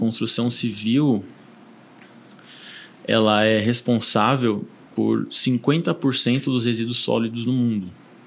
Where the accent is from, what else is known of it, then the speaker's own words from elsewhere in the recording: São Paulo, Brazil; also born or lived in São Bento do Sapucaí; Eu nasci em São Paulo, capital, né? Cresci em São Paulo. É, como eu estava te falando antes aqui, né? Eu tive um momento bom de morar em São Bento de Sapucaí, uma cidade pequenininha, uma cidade muito natural, turística